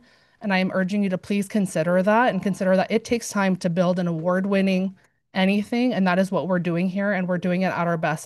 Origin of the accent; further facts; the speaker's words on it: Ashland, United States; I grew up in Ashland on 164th Avenue